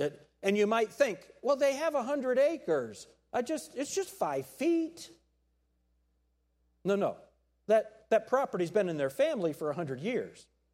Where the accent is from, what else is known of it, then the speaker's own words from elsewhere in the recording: New York, United States; I'm from New York. I enjoy the way that he talks.